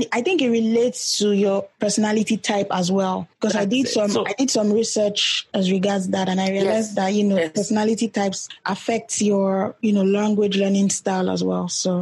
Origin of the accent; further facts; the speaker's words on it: Ibadan, Oyo, Nigeria; Okay, so because I'm from Ibadan.